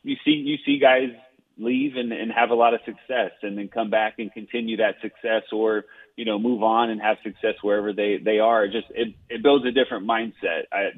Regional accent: Chowchilla, California, United States; growing up in Chowchilla, growing up in the Central Valley, it really, you know, bred that type of mentality in me.

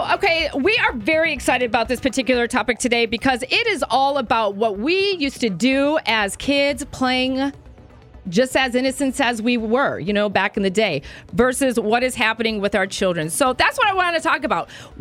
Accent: Superior, Wisconsin, United States; I grew up in Superior, Wisconsin. No one ever go there because there's just really nothing going on. It's the coldest part of Wisconsin.

